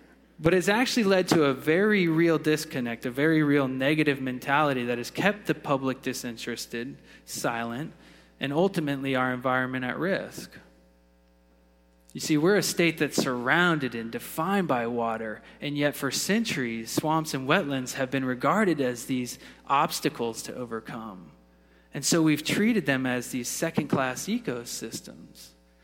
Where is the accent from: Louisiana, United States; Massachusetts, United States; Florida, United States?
Florida, United States; But what is what I loved about growing up in the Sunshine State